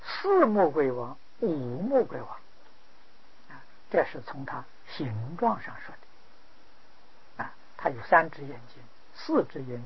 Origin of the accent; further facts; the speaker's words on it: China; 阿那达王，我们中国人称为哪吒啊